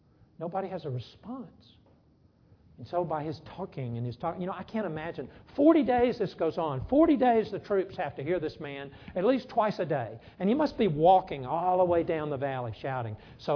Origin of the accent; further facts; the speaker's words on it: Alabama, United States; Dothan. I'm from Alabama. You say it, Dothan.